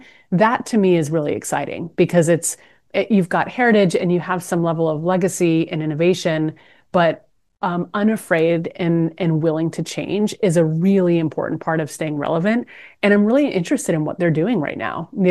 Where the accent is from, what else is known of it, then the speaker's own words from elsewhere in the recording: Canada; Because we're Canadian, I'll use that analogy.